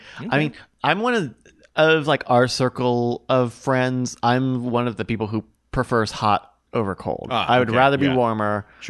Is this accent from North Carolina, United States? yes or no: no; Virginia, United States; But I grew up in Virginia where like snow was just enough of a hassle where it kind of was like a problem.